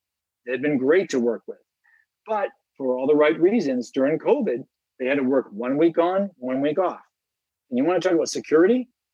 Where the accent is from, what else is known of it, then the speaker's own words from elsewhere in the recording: United States; as an American, that's always great seeing the transition and a very patriotic day to go through this.